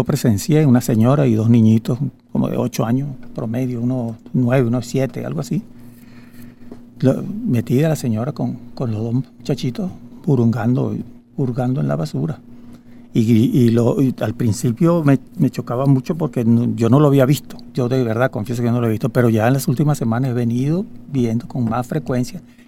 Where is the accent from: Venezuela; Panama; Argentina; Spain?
Venezuela; nuestras posiciones como venezolanos que también somos